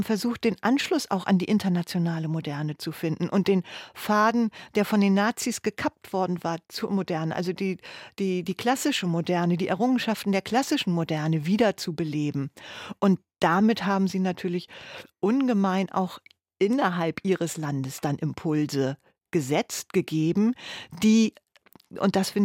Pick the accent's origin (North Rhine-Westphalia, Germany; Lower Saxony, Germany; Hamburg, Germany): Lower Saxony, Germany; Ich bin in einer Kleinstadt in der Lüneburger Heide groß geworden.